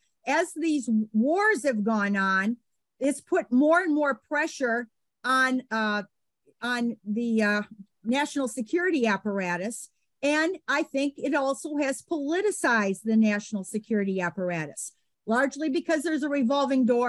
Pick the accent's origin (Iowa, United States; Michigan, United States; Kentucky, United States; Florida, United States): Iowa, United States; And not only was he from Iowa, and I'm from Iowa, so I thought, well, there's a little connection there. You know, I'm from Iowa.